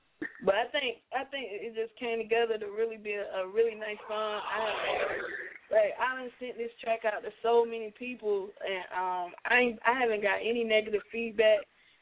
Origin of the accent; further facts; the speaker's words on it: the South, United States; accent: southern; I definitely try to make sure that you can hear my southern accent when I spit. I really want people to know that I don't want people to get it confused as to what region I belong to. Like, I really want people to understand that I'm from the South.